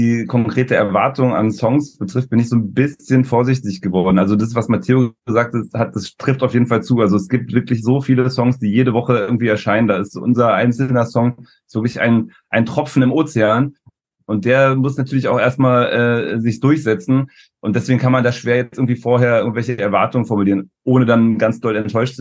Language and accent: German; Berlin, Germany; Wir kommen ja aus Berlin.